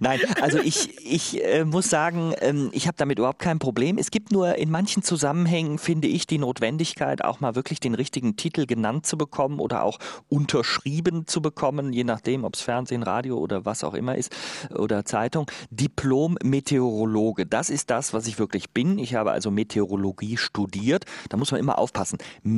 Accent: North Rhine-Westphalia, Germany; ich bin in Nordrhein-Westfalen aufgewachsen und hatte einen Balkon nach Westen

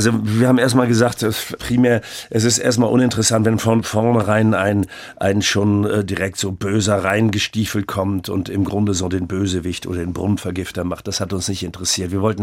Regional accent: France; Ich bin da, wie gesagt, in Frankreich aufgewachsen.

